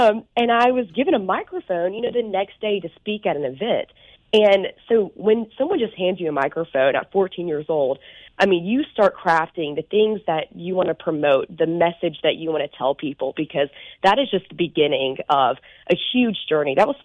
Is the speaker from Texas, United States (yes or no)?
no; Sylacauga, Alabama, United States; I'm from Sylacauga, which is, I like to say, you know, the happiest place on earth.